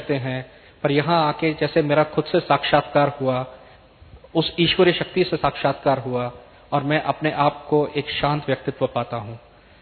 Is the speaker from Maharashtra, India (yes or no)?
yes; Pune, Maharashtra, India; और मैं पुणे से आया हुआ हूँ।